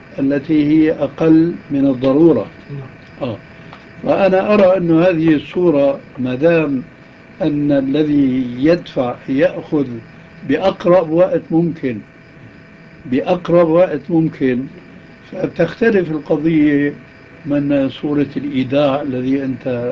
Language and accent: Arabic; Aleppo, Aleppo Governorate, Syria; انا من حلب